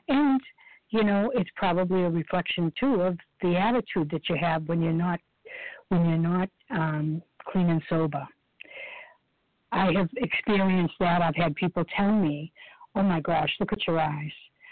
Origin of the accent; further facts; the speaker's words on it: Boston, Massachusetts, United States; I come from the Boston area, and we've had a lot of very large meetings